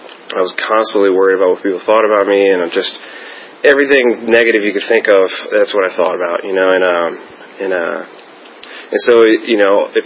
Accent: McLean, Virginia, United States; But I grew up in McLean. I mean, I lived a few different places when I was real young, but most of my life was spent living in McLean, Virginia

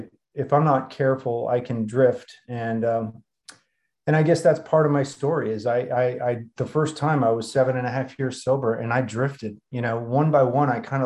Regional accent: Connecticut, United States; born there; I was born up in Connecticut, and my parents, you know, they were Woodstock hippies, I guess.

